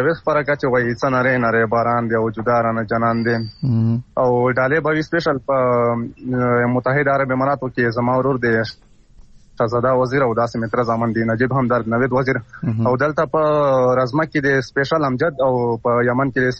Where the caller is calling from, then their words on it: Razmak, Khyber Pakhtunkhwa, Pakistan; در سره دا وغدا شمالي وزیرستان رازمک نه